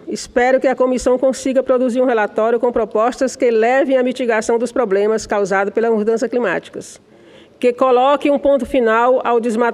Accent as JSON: {"language": "Portuguese", "region": "Northeast Region", "country": "Brazil", "said": "no semiárido brasileiro, localizado majoritariamente na região Nordeste, de onde venho."}